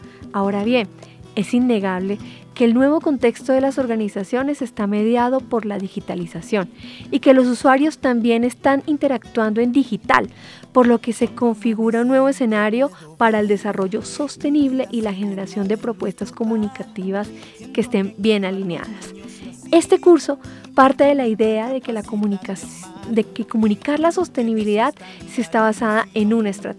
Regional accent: Valle del Cauca, Colombia; que son músicos de mi tierra, del Valle del Cauca.

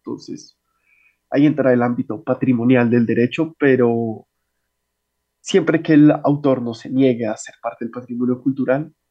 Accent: Colombia; esto hace parte de lo que somos como colombianos

